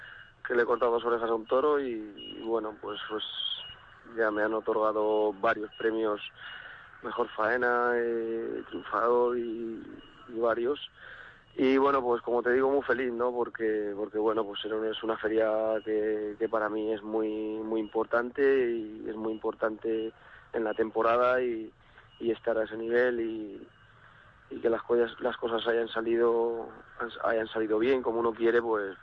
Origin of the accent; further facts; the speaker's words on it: Logroño, La Rioja, Spain; una feria tan importante y a la vez, pues, una feria de mi tierra